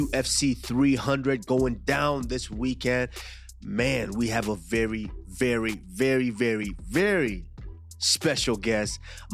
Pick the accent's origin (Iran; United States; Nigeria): Nigeria